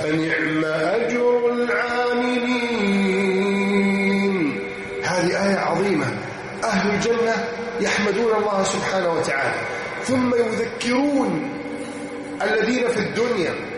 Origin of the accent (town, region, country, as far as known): Egypt